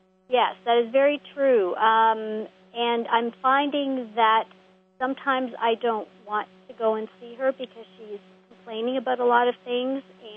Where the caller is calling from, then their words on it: Toronto, Ontario, Canada; I'm calling in from Toronto.